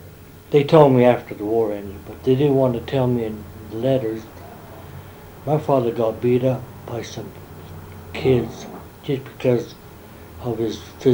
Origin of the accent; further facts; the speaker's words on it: Salt Lake City, Utah, United States; I'm born and raised in Salt Lake, and I always considered myself as a good American